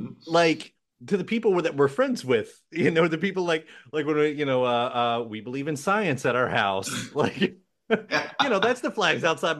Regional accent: Louisville, Kentucky, United States; I tolerate Kentucky. I'm from here.

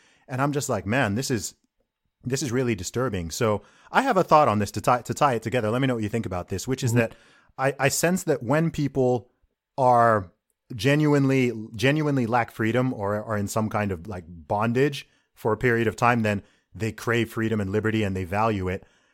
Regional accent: Saudi Arabia; I grew up in Saudi Arabia, so I've kind of got like an interesting contrast here

